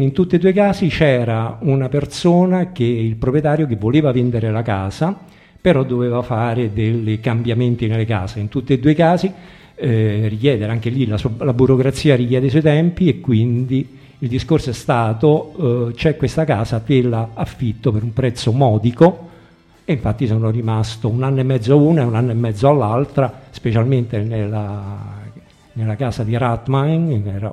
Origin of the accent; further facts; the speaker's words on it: Rome, Lazio, Italy; io vengo da Roma, quindi il mio concetto di città grande è un pochino differente.